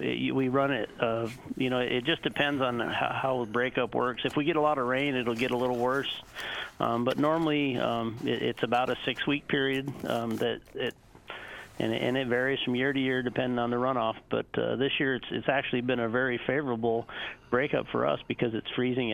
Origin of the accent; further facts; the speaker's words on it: Northeast, United States; now in Anchorage, United States; I was raised in the Northeast, but you see the same issues.